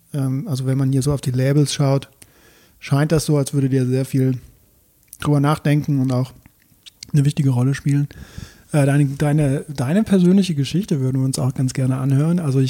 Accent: Belgium; Ich komme ja aus Belgien, da kennen wir ja auch Bier

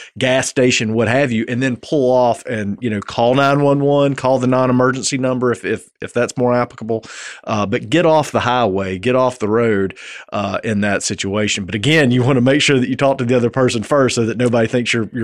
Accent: Satsuma, Alabama, United States; I grew up in Satsuma.

